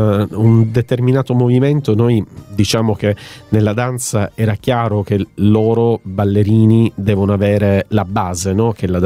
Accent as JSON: {"language": "Italian", "town": "Mesagne", "region": "Apulia", "country": "Italy", "tie": "born or raised there", "said": "Chiudiamo a Mesagne, che è il mio paese, e quindi diciamo il nostro paese."}